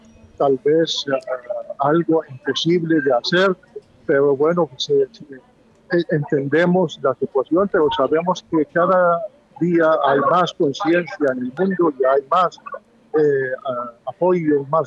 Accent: Palestine; como palestino, como representante de mi pueblo

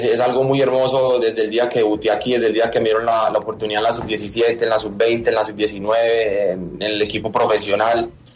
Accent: Pereira, Risaralda, Colombia; Pereira, Risaralda.

